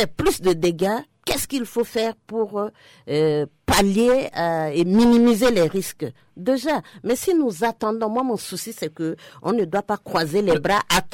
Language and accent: French; Central African Republic; Nous sommes tous des Centrafricains et nous vivons dans ce pays depuis des années.